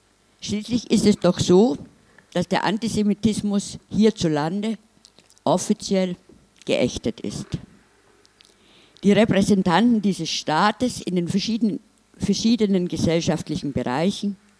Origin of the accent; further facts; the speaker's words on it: Munich, Bavaria, Germany; Und ich komme aus München